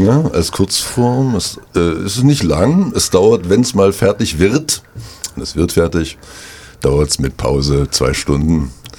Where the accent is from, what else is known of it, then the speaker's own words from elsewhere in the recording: Berlin, Germany; Ich komme aus Berlin eigentlich, bin freischaffend, bin Schauspieler, bin Regisseur, mache also beides von beiden Seiten, von oben und von unten. Und bin im Moment in Rostock schon seit geraumer Zeit